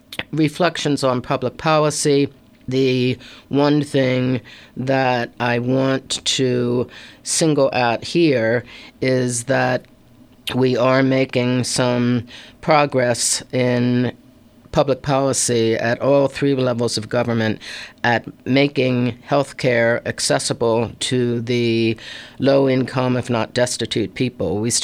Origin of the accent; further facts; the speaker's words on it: Baltimore, Maryland, United States; Both of my parents' families grew up in Baltimore. I was born in Baltimore. I lived there until I moved out here to Columbia when I was in my early 20s.